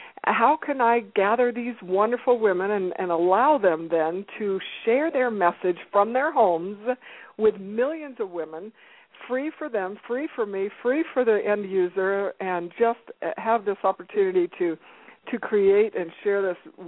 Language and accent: English; Los Angeles, California, United States; I grew up in Los Angeles, California, left a piece of my heart there. I don't live there anymore